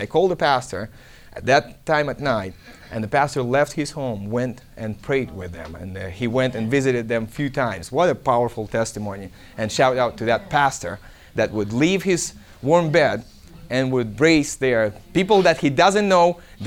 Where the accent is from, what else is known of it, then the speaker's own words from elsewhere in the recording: Argentina; English is a second language; moved away; we didn't have money for those classes because we came from Argentina.